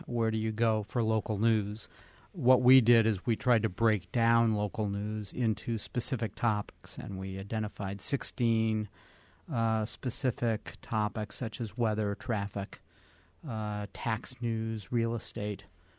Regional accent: California, United States; I grew up in California where we had a referendum once on whether people wanted to pay for television

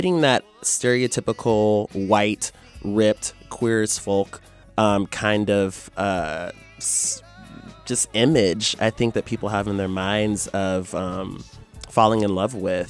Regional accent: Kansas City, Kansas, United States; Well, I grew up in Wyandotte County, which is the poorest county in Kansas. And so I grew up in a relatively poor neighborhood.

